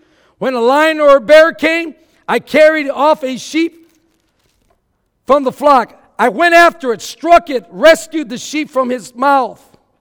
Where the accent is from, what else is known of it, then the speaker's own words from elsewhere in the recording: Texas, United States; I'm from Texas, man. Try me.